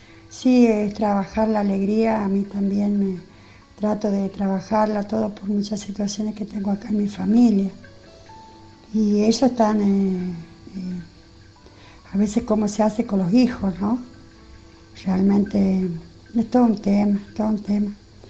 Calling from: Tucumán, Argentina; de Tucumán.

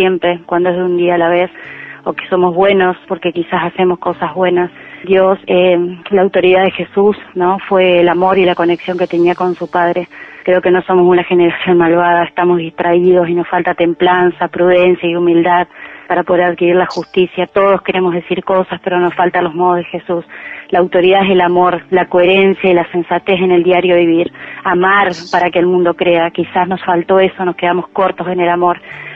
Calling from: Concordia, Entre Ríos, Argentina; de Concordia.

